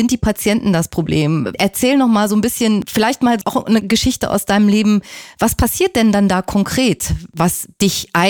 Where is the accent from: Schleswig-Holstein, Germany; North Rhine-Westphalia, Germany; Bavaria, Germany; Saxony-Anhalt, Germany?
North Rhine-Westphalia, Germany; born there; Aber ich bin halt in Deutschland geboren, übrigens in NRW